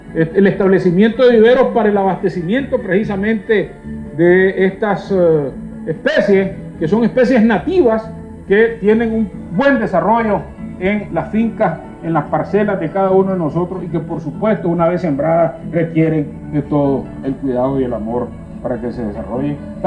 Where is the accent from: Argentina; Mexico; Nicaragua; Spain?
Nicaragua; Somos libres los nicaragüenses de vender nuestros productos a donde querramos y a quien querramos.